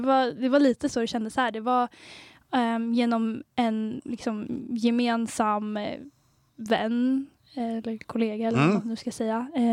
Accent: Vändelsö, Stockholm County, Sweden; now in Trollbäcken, Sweden; Alltså jag är ursprungligen från Vändelsö.

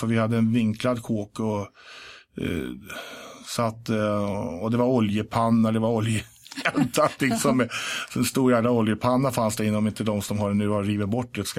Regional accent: Stockholm, Stockholm County, Sweden; also born or lived in Järna; Jag är född inne på, jag tror Allmänna BB någonstans i stan, men då bodde vi i Stuvsta och sen flyttade vi ner till...

